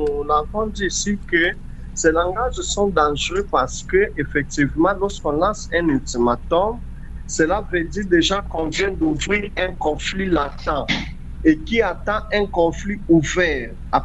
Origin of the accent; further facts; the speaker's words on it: DR Congo; Mais chez nous, en République démocratique du Congo